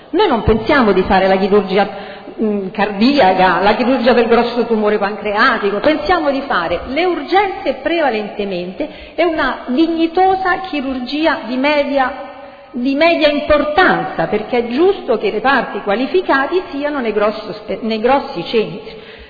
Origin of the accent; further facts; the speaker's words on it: Ladispoli, Lazio, Italy; perché anch'io sono di La Dispoli